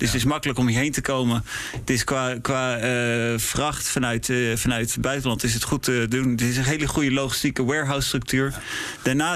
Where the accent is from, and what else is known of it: Netherlands; also born or lived in Prague, Czech Republic / Milan, Italy